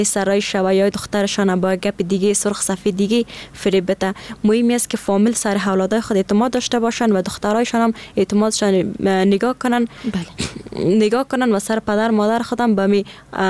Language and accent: Persian; Afghanistan; یگانه مشکلی که ما افغانا داریم همین شرایط است.